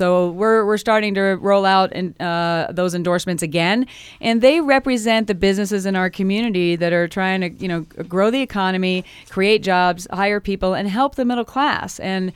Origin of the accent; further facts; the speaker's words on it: Rhode Island, United States; now in Tucson, United States; No, I grew up in Rhode Island.